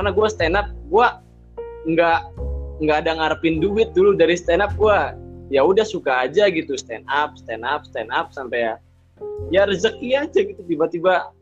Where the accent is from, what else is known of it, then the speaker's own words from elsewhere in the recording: Cirebon, West Java, Indonesia; now in Jakarta, Indonesia; jadi gua ini dari Cirebon ya, datang ke Jakarta itu bener-bener struggle